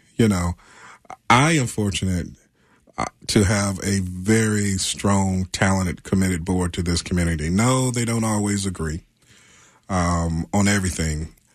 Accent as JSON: {"language": "English", "town": "Fayetteville", "region": "North Carolina", "country": "United States", "tie": "born or raised there", "said": "having that experience firsthand with my brother growing up in Fayetteville, North Carolina, being raised by my grandmother"}